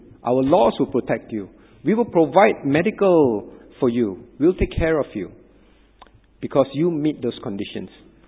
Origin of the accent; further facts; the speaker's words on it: Singapore; They give birth to me, I'm a Singaporean. I wanted to be American, for example, I can't. I'm born Singaporean.